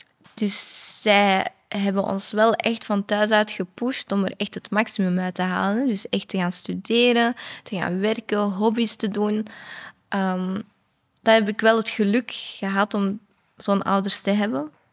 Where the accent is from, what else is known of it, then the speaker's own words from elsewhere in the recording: Flanders, Belgium; born there; Ik ben hier geboren, ik ben een Vlaming, ik ben Belg, dus...